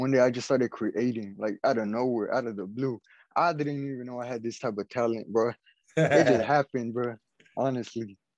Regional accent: Houston, Texas, United States; I'm from Houston, Texas, and I'm a graphic designer.

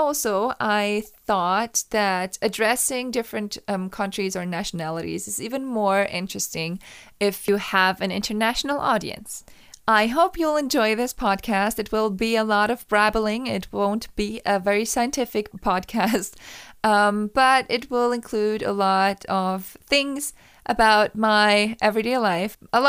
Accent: Austria; English is a second language; And of course, I grew up in Austria. So it would be weird if I had nothing Austrian in me. But at the same time, as I said, I don't feel very much Austrian.

